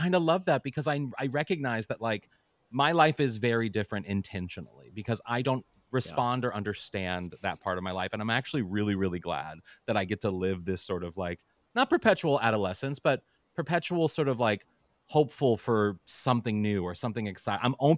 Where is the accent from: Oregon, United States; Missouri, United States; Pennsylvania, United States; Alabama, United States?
Missouri, United States; St. Louis; I'm from St. Louis, and I was home in St. Louis